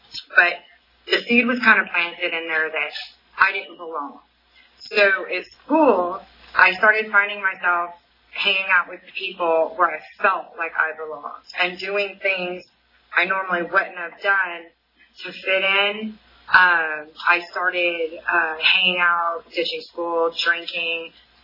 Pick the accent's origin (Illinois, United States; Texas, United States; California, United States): California, United States; Merced; also born or lived in Oceanside; I was born in Oceanside, but when I was around 7, we ended up going to Merced because that's where my parents are originally from.